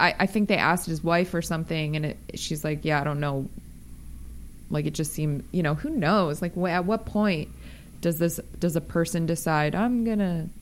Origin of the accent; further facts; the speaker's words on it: Las Vegas, Nevada, United States; I think from growing up in Las Vegas, that Southwestern style of like animal skulls they decorate them and stuff.